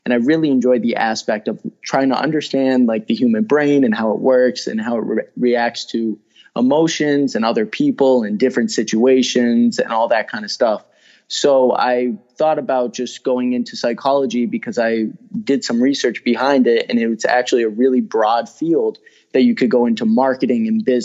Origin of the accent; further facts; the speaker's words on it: Springfield, Massachusetts, United States; I'm 23. Well, we'll be 23 at this point. And I'm from Springfield, Mass.